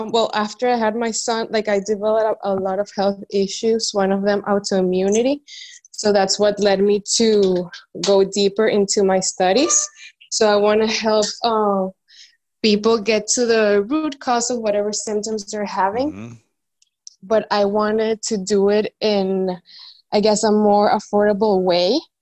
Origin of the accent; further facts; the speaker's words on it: Venezuela; now in Dominican Republic; I'm in the Dominican Republic, but I'm from Venezuela.